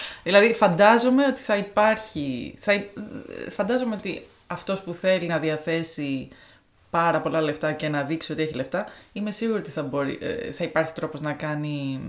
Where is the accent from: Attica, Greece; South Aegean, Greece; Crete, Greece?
South Aegean, Greece; Santorini; also born or lived in Syros; είμαι από τη Σαντορίνη, αλλά δεν έχω γεννηθεί εκεί.